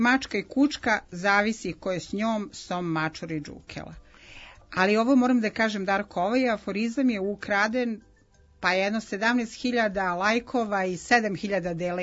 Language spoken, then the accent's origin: Serbian; Bosnia, Bosnia & Herzegovina; also born or lived in Herzegovina; now in Serbia; Rođena sam u Hercegovini, mlado sam provela u Bosni, Srbija će me sahraniti.